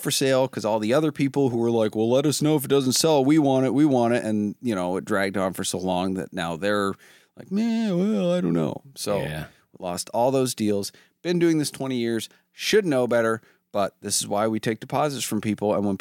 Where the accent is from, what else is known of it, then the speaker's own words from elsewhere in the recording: Solon, Ohio, United States; I'm from Solon. I'm just around the corner, but I didn't bring the car.